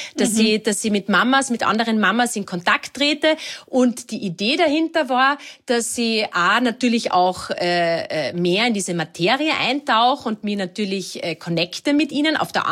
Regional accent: Carinthia, Austria; bin ja in Kärnten am Wörthersee aufgewachsen und natürlich da ist das Thema Wasser und Ertrinken omnipräsent

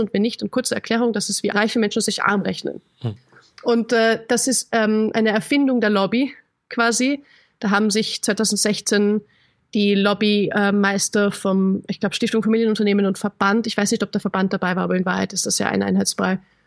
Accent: Austria; Wir in Österreich haben gar keine Erbschaftssteuer.

